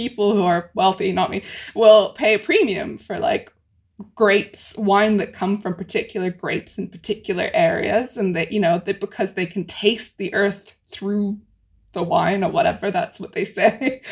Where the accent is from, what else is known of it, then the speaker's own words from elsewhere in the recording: Jerusalem, Palestine; I am Palestinian and I was brought up in Jerusalem and it's where my family is.